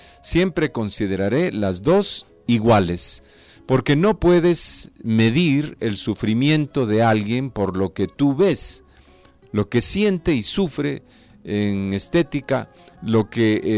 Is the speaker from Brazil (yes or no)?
yes; Brazil; En mi país, por ejemplo, Brasil, ahora una operación muy frecuente es reducir los pechos excesivamente grandes.